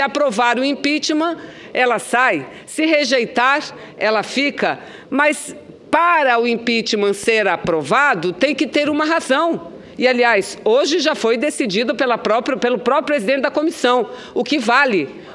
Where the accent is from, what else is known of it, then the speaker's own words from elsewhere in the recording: Amazonas, Brazil; Milton Ratum, um belo escritor da minha terra, do estado do Amazonas.